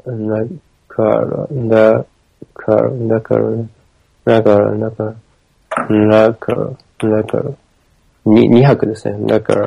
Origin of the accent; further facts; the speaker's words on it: Fukushima, Japan; 福島の、なんだか、僕はそんなに方言っていう方言が入っていないんですけど